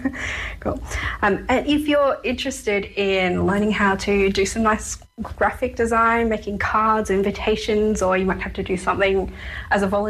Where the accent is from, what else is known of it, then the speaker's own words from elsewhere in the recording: Australia; I'm claiming it because I'm Australian